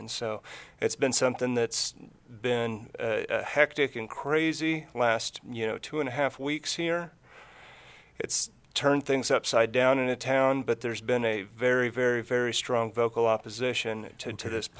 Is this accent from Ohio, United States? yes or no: no; Tonganoxie, Kansas, United States; I've got my family out there. I grew up out in Tonganoxie.